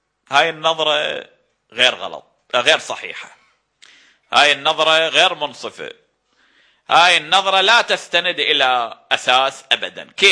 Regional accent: Iraq; لأن أنا عراقي أريد أتكلم

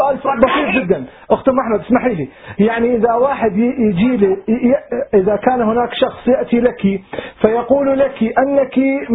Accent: Iraq; يعني أنا من العراق وأنتم من لبنان هذا شيء معروف.

